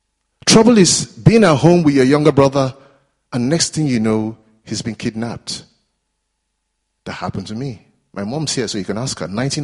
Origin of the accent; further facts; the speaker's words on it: Nigeria; now in United Kingdom; because I'm Nigerian as well, we had to go back to Nigeria for my wedding, another wedding.